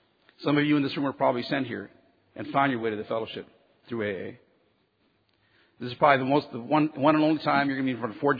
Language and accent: English; Santa Maria, California, United States; while calling a DUI calendar in my hometown of Santa Maria, California